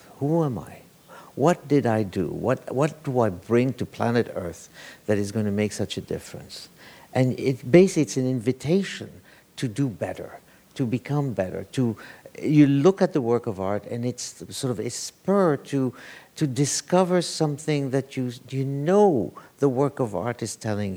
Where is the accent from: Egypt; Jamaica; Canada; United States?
Egypt; I have transposed everything about that I loved about Egypt, that I grew up with in Egypt